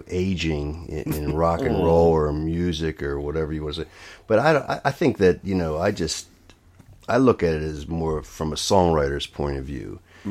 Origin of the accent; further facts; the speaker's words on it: Pittsburgh, Pennsylvania, United States; I am from Pittsburgh. I've been playing music, being based in Pittsburgh for the last 35 years